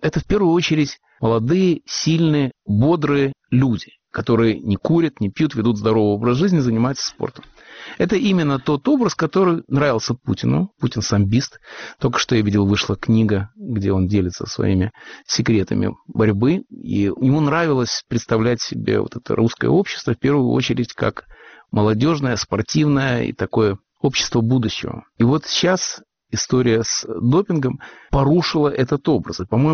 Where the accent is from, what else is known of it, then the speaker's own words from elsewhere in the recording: Russia; accent: Russian; moved away; когда советские войска вступили в Афганистан, я приехал в Канаду. И в Монреале все слышали, конечно, мой русский акцент